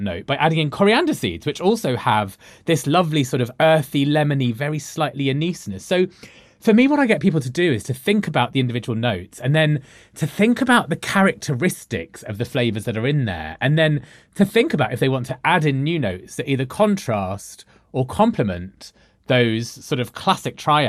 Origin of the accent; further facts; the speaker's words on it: United Kingdom; I guess it's to do with me myself being British Indian, and this idea of sort of not being just British, not being just Indian, but being this third culture in between.